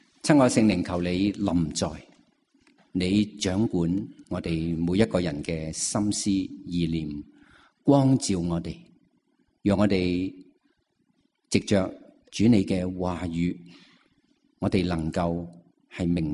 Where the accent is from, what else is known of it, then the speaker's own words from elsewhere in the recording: Hong Kong; 作为香港人，我们很明白树的根是被起屋啊、水泥啊，是令到它坏死了那种的危险。